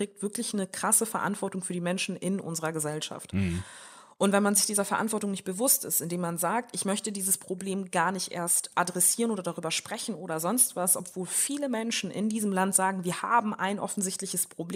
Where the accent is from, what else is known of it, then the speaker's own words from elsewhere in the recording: Germany; born there; Eltern sind aus Mali geflohen und sind dann in Deutschland gewesen. Ich bin hier in Deutschland geboren, in einer Flüchtlingsunterkunft